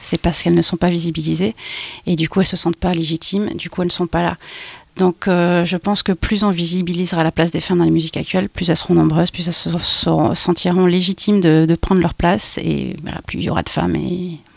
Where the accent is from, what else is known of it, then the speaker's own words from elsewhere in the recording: Montpellier, Occitanie, France; Enfin, moi, je viens de Montpellier et ici, c'est quand même 10 fois plus de personnes qui pratiquent la musique.